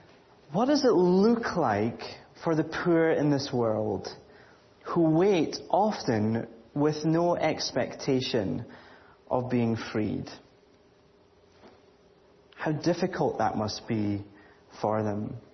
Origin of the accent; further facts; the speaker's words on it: Scotland, United Kingdom; accent: Scottish; I'm sorry that there's not going to be any subtitles along with my Scottish accent, but hopefully you can all tune in. I feel very much at home because this reminds me of my home church in terms of just the building.